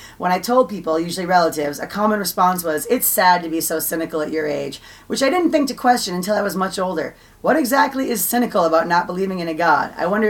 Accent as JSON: {"language": "English", "town": "Sheffield", "region": "Yorkshire and the Humber", "country": "United Kingdom", "tie": "born or raised there", "said": "In my hometown of Sheffield"}